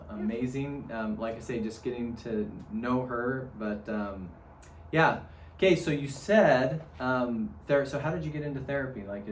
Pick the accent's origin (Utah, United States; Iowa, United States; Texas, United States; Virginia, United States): Utah, United States; Well, I ran away from Cache Valley, so I'm originally from Cache Valley too.